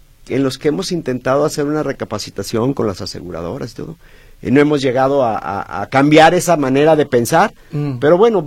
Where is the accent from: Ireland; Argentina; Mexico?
Mexico; Nosotros en pesos, sí, claro, somos